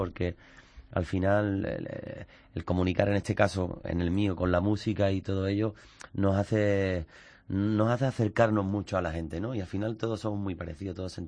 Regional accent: Isla Cristina, Andalusia, Spain; vengo de Isla Cristina, pueblecito de Huelva, pueblo marinero.

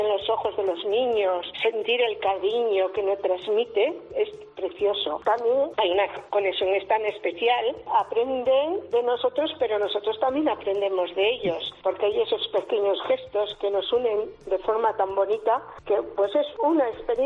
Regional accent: Caparroso, Navarre, Spain; now in Pamplona, Spain; yo soy de Caparroso, y entonces aquí en Pamplona llevo 50 años.

